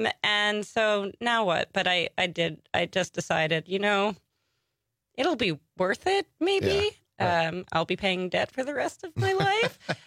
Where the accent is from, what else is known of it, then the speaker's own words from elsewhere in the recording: Long Island, New York, United States; I'm from Long Island originally. Oh, nice. And then I moved very quickly away from Long Island to the city and spent much of my youth, adult life in the city.